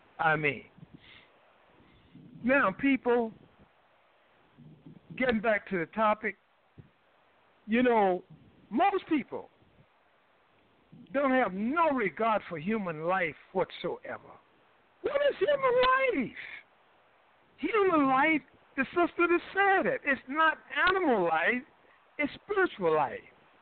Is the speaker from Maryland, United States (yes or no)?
no; Durham, North Carolina, United States; I was walking in Durham, North Carolina yesterday in my hometown